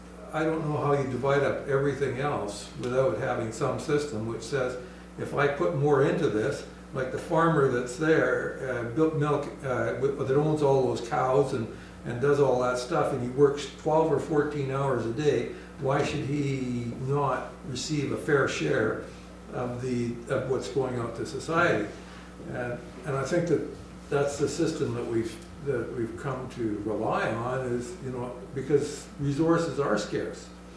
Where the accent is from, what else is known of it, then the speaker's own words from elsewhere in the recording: Canada; I mean, I'm not from the United States either. I'm from Canada. So I would say that we've got a mixed system in Canada